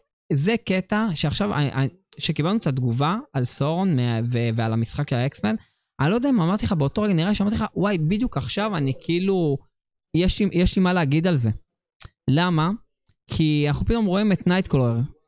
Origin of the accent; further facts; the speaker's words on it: Bat Yam, Tel Aviv District, Israel; כשאני הייתי קטן, אז... הייתי הולך לארקייד בקיון בת ים